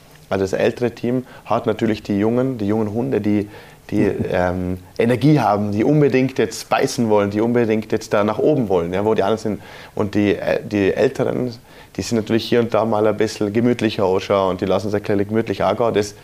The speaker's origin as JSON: {"language": "German", "country": "Austria"}